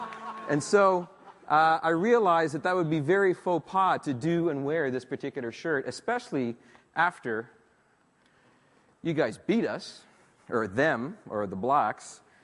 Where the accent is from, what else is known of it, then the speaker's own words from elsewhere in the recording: Canada; I'm a Canadian down here in the wilds of Australia.